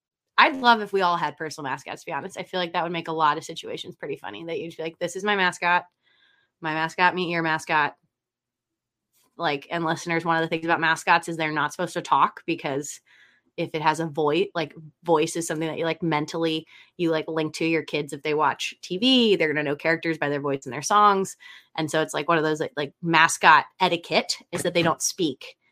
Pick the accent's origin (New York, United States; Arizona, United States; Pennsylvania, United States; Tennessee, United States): Pennsylvania, United States; Philadelphia; I'm from Philadelphia. We have our Philly Fanatic is a big green hairy something